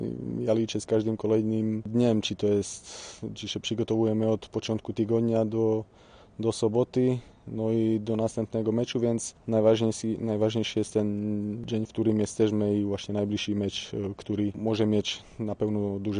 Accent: Slovakia; Polish is a second language; moved away as an adult; now in Poland; Po 5 latach tam u siebie na Słowacji się zdecydowałem ogólnie zmienić kierunek i spróbować coś nowego.

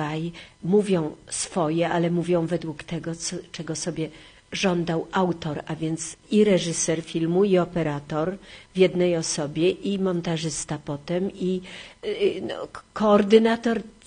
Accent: Warsaw, Masovian Voivodeship, Poland; ja jestem warszawianką

